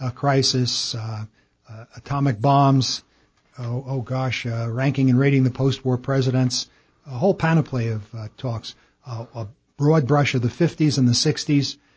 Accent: New York City, New York, United States; I grew up in New York City, and, you know, New York City history was 1492, Columbus sailed the ocean blue.

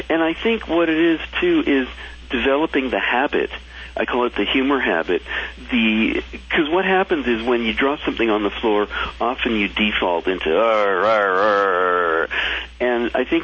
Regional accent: Canada; I am from Canada. Yes, I am.

